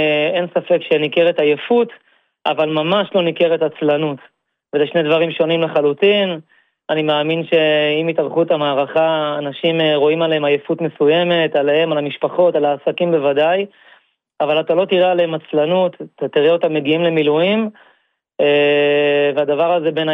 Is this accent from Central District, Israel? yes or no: no; Ashdod, Southern District, Israel; אני מאשדוד.